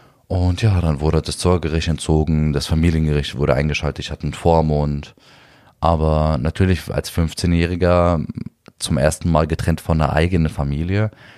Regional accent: Berlin, Germany; Neukölln, wo ich aufgewachsen bin, mein ehemaliges Gymnasium, 98% mit Migrationshintergrund.

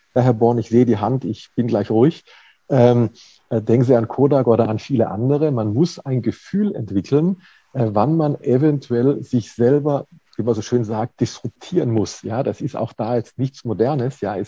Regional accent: Baden-Württemberg, Germany; born there; ich komme aus Baden-Württemberg gebürtig

